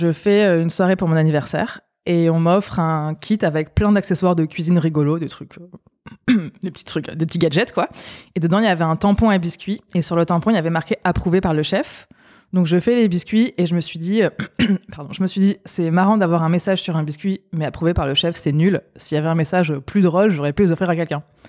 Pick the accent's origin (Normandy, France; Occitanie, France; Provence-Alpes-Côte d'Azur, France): Provence-Alpes-Côte d'Azur, France; Aix-en-Provence; Donc j'ai grandi à côté d'Aix-en-Provence, où on est toujours.